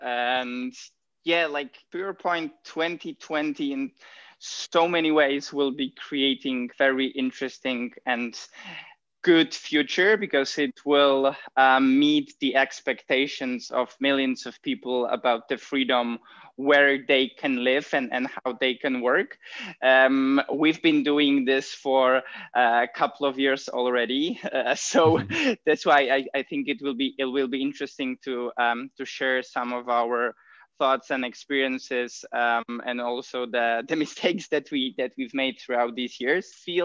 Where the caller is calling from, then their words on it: Vietnam; And today I'm calling from Vietnam. It's a good question if it's our home or not, because when we left States in 2018, then it was really hard to tell where is our home. Like, we have our home base still in Poland.